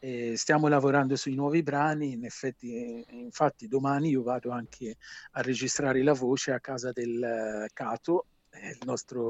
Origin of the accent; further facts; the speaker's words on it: Tuscany, Italy; accent: Aretino/Chianino; Aretino, Chianino, infatti qui a Siena riconoscono il mio accento, mi dicono non toscano, mi dicono sei di Arezzo